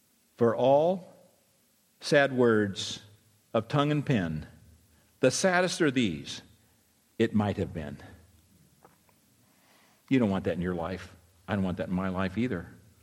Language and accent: English; Whittier, California, United States; I was raised in Whittier.